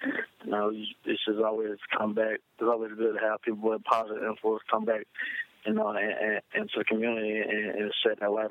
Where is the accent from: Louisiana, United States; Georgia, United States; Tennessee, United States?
Georgia, United States; Decatur; I'm from Atlanta, Georgia, right outside of Atlanta, a city called Decatur.